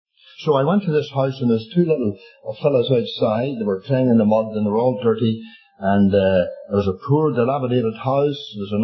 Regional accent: Ireland; And being Irishman, I'm not sleeping either.

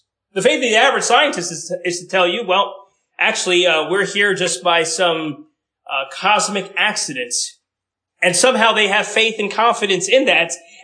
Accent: Washington, District of Columbia, United States; I come from the Washington, D.C. area, there's a lot of maybe political things going on.

